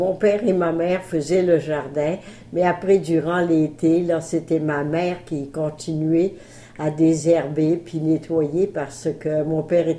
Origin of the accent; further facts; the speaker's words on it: Bourgogne-Franche-Comté, France; born there; moi, je suis née sur un quart de section dans la municipalité Lorne. Il n'y avait pas encore le village de Saint-Lupicin. C'était en 1920.